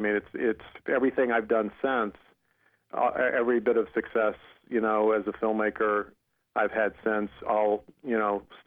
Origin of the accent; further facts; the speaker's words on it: Hampton, Virginia, United States; I'm from the same hometown as Iverson.